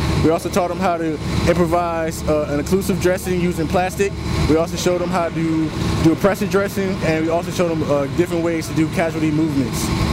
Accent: Warrenton, North Carolina, United States; I'm from Warrenton, North Carolina

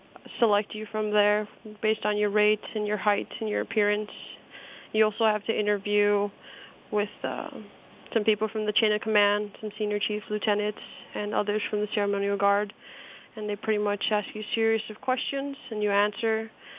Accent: Chicago, Illinois, United States; I grew up in Chicago. However, I mean, parents being divorced, I lived in both, so... I'm from Illinois.

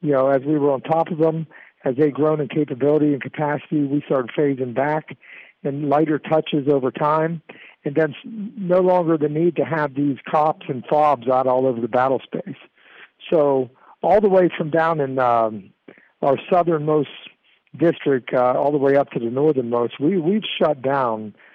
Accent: West Virginia, United States; I'm from West Virginia. Okay, not a ton of Marines from West Virginia, but, I got a big family heritage back in West Virginia.

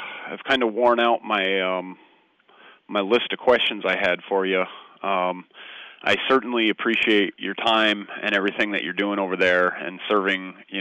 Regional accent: Rensselaer Falls, New York, United States; I'm a Rensselaer Falls boy myself.

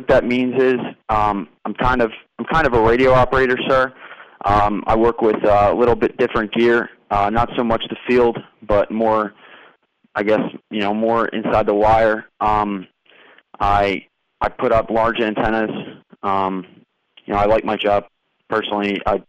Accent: Pennsylvania, United States; I'm from Bucks County, Pennsylvania. It's right outside of Philadelphia.

